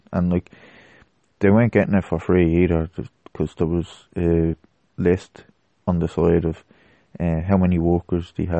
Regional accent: Ireland; I wasn't alive then, and I'm Irish, not German, so I don't know.

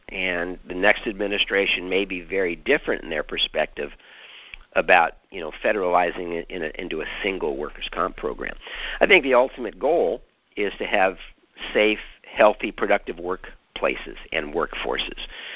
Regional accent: California, United States; growing up in California from the standpoint of working in workers' comp

